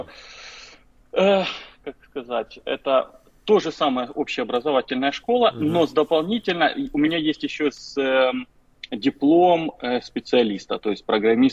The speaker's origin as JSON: {"language": "Russian", "town": "Kharkiv", "region": "Kharkiv Oblast", "country": "Ukraine", "tie": "born or raised there", "lives_now": "United States", "said": "Мне 38 лет, я вообще из Харькова, и родился в Харькове, жил, учился, в общем, вся жизнь в Харькове."}